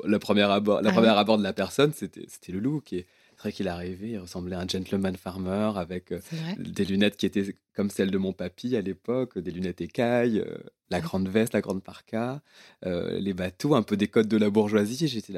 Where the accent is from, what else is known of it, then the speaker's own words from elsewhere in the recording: Réunion, France; Moi, j'ai grandi à La Réunion, dans une famille d'un côté un peu petit milieu intellectuel de prof et du côté de ma maman, commerçant, voilà.